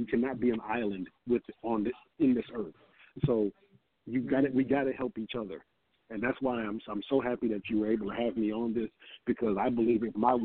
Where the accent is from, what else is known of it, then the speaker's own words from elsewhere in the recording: New York, United States; I still pop off in the New York Minute because I pop off because I'm from New York and this is what we do.